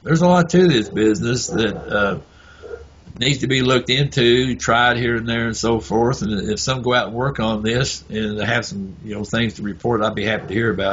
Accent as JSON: {"language": "English", "region": "Kentucky", "country": "United States", "lives_now": "Oregon, United States", "said": "And so I was in Oregon. I was originally from Kentucky."}